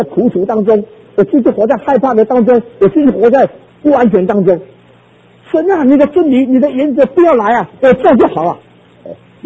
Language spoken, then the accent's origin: Chinese; Taiwan; moved away as an adult; 特别我们从这个台湾出来的，对这个啊一定要学。你知道我39年前啊，我第一次出国的时候，那我到美国的时候